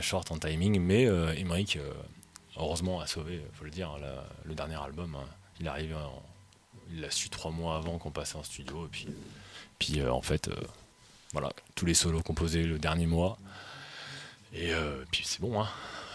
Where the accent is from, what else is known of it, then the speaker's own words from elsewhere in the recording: France; On se démarque plus en tant que Français à chanter en français